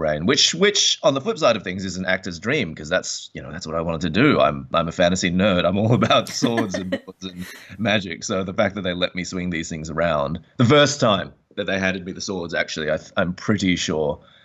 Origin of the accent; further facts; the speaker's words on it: Australia; now in United States; because I'm Australian, right?